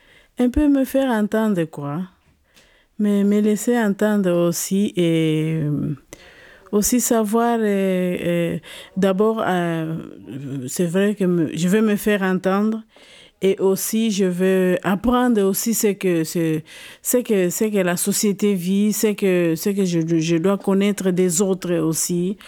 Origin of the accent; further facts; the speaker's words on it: DR Congo; Je viens de la République démocratique du Congo. Je suis de profession infirmière. J'ai 46 ans.